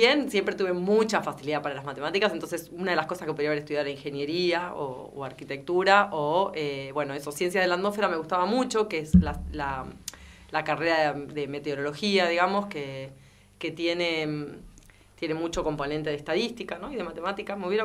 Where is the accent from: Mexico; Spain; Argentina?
Argentina; Bahía Blanca, Buenos Aires Province; Yo soy de Bahía Blanca, hice la primaria en una escuela de ingeniero White, no de Bahía en sí, sino de un pueblito que hay cerca. Y después hice la secundaria en las escuelas medias de la universidad